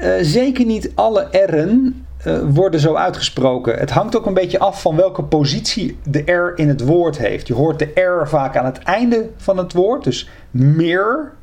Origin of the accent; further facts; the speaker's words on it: North Brabant, Netherlands; accent: soft G; Dus ik kom zelf uit Noord-Brabant en dat is Zuid-Nederland. En daar heb je de zachte G.